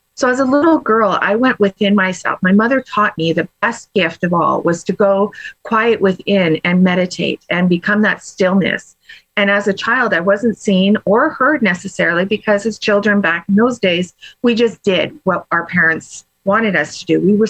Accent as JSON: {"language": "English", "country": "Ukraine", "said": "I'm Ukraine, and I am passionate about what's going on right now in the world"}